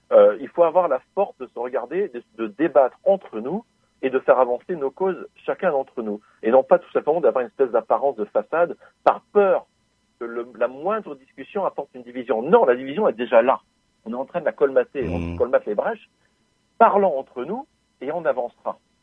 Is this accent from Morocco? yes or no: no; France; moi je suis originaire de France